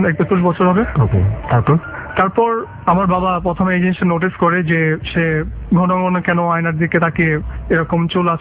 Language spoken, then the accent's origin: Bangla; Dhaka, Dhaka Division, Bangladesh; আমি ধানমন্ডি জিগাতলা থেকে এসেছি।